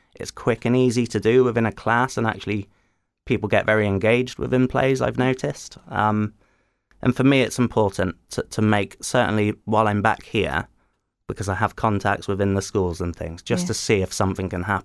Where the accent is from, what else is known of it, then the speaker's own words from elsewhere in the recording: Barnstaple, South West England, United Kingdom; because it's Barnstable is my hometown